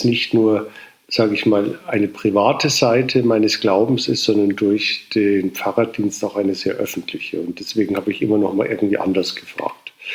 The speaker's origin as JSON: {"language": "German", "town": "Munich", "region": "Bavaria", "country": "Germany", "tie": "born there", "said": "also ich bin in München geboren und hier evangelisch getauft in der Matthäuskirche am Sendlinger Torplatz."}